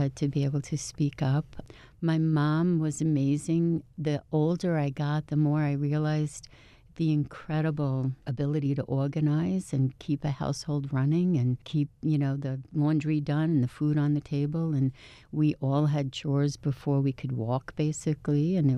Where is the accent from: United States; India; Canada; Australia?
United States; New York; So I am one of 15 kids, born and raised on Long Island.